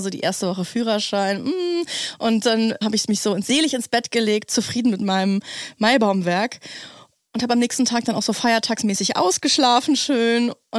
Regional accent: North Rhine-Westphalia, Germany; vor allem so in meiner Jugend im Kölner Umland.

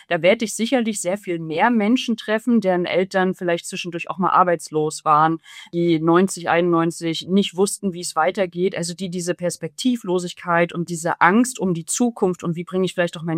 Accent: Rostock, Mecklenburg-Vorpommern, Germany; es war in den 90ern, in denen ich groß geworden bin in Rostock-Spalen

